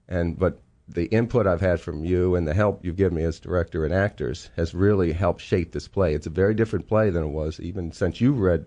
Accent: Charlottesville, Virginia, United States; So to back up, I grew up in Charlottesville. Thomas Jefferson, I could see from my third floor window, I could see Monticello

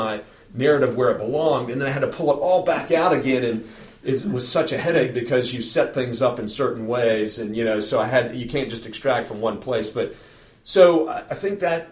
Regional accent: Virginia, United States; having grown up with parents from West Virginia, but I grew up in Virginia, but it had gone back there in the summers

